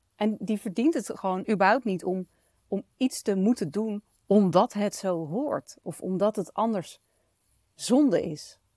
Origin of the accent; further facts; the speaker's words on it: North Brabant, Netherlands; Zoals je misschien weet, ben ik een Brabantse. En dat heeft als voordeel dat je dicht op de Efteling zit.